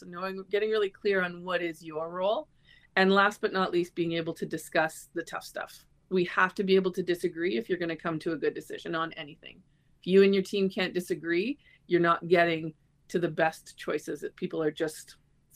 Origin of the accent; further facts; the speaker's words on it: Cochrane, Ontario, Canada; now in Porcupine, Canada; Yep, I'm born and raised in Cochrane in the same house my father was raised in.